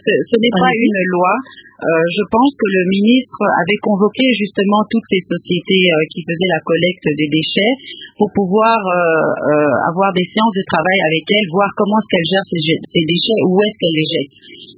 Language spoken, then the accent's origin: French; DR Congo; en tant que Congolais